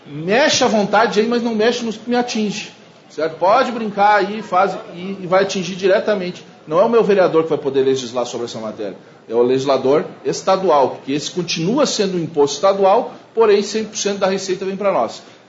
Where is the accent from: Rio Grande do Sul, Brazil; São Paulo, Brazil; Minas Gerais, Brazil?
Rio Grande do Sul, Brazil; eu sou do Rio Grande do Sul